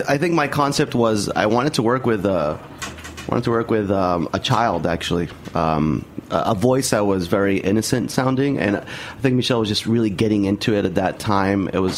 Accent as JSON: {"language": "English", "town": "Miami", "region": "Florida", "country": "United States", "said": "Yeah, we're both from Miami, okay."}